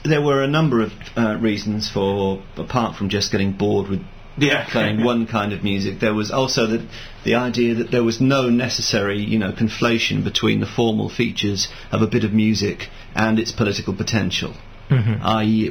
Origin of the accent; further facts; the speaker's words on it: Wales, United Kingdom; I grew up in South Wales, listening only to pop music